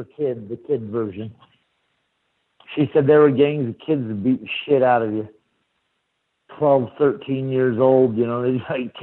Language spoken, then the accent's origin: English; Salt Lake City, Utah, United States; I'm from Salt Lake